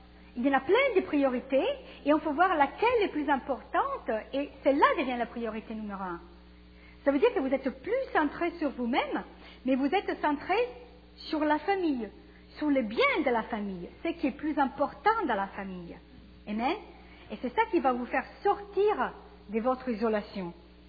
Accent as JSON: {"language": "French", "country": "Italy", "said": "Je suis italienne, mais surtout, je fais partie de la famille de Dieu."}